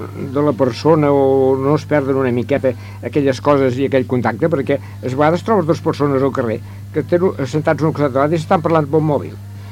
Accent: Catalonia, Spain; No, sóc de Sant Jaume Sesrovires.

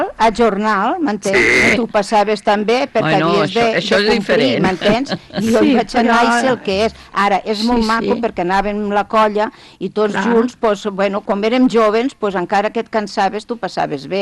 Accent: Tortosa, Catalonia, Spain; Com sóc de Tortosa, doncs he anat a la Terra Alta

